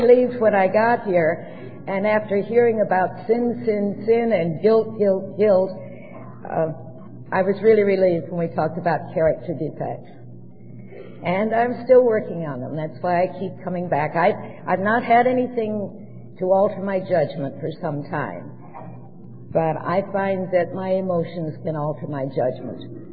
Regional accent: Olympia, Washington, United States; also born or lived in Harlingen, Texas / Missoula, Montana; when I was a teenager growing up in Olympia, Washington, and Harlingen, Texas, and Missoula, Montana.

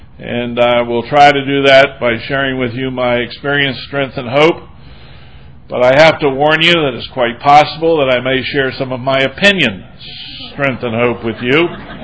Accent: Hagerstown, Maryland, United States; I come to you from Hagerstown, Maryland, where I am a member of the Hagerstown Group of Alcoholics Anonymous

